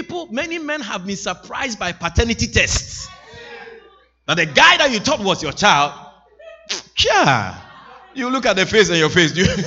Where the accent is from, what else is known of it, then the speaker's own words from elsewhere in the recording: Ashanti, Ghana; born there; In my culture, where I was born, in Ghana, West Africa, where I was born, I'm from the Ashanti tribe.